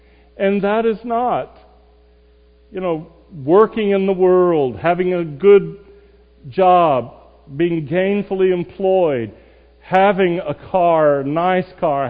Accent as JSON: {"language": "English", "region": "North Carolina", "country": "United States", "tie": "born or raised there", "said": "Near my hometown in North Carolina, there's been there for decades an Amish community."}